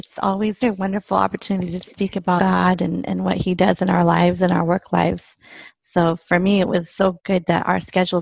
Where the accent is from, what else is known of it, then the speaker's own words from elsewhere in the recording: California, United States; now in Frisco, United States; I'm a California native. I've lived in California all my life. I've been out here for about a year and a half.